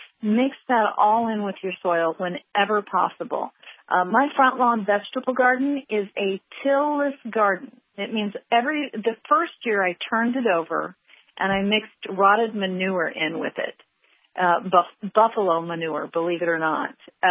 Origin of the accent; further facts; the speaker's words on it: Indiana, United States; I live in Illinois now. I grew up in Indiana. I know the region and the plants